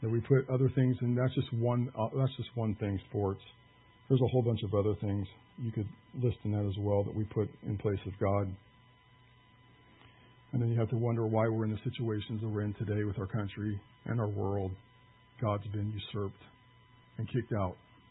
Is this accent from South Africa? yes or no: no; Kansas, United States; now in Nebraska, United States; That's one thing I really noticed when I came from Kansas to Nebraska.